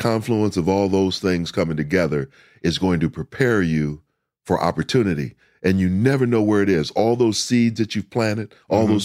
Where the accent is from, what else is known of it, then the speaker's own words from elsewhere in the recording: St. Paul, Minnesota, United States; I grew up in St. Paul, Minnesota. A lot of people invested time, money in me.